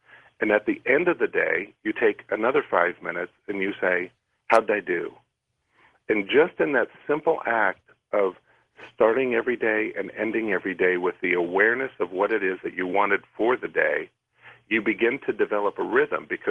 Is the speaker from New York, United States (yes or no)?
no; Nebraska, United States; I was one of those people growing up in Nebraska.